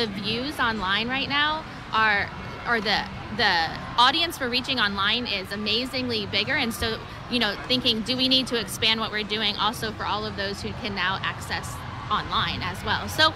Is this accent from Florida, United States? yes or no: yes; Orlando, Florida, United States; I am from Orlando, Florida.